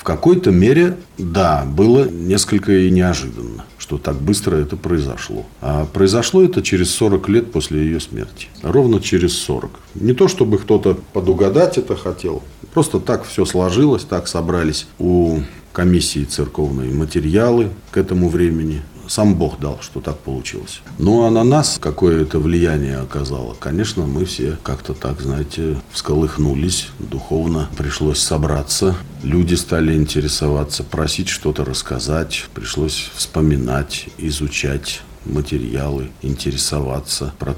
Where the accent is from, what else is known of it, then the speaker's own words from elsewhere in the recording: Minsk Region, Belarus; born there; moved away as an adult; also born or lived in Moscow; В Белоруссии я родился. Родился в Минской области. Студенческие мои годы прошли в Москве. Потом я работал в научно-исследовательском институте в Москве, в космической отрасли.